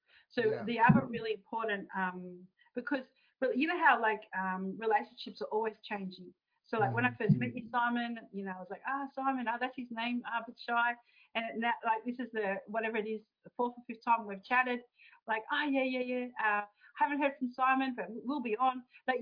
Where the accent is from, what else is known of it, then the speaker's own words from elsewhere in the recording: Australia; Like down to myself as an Australian woman visiting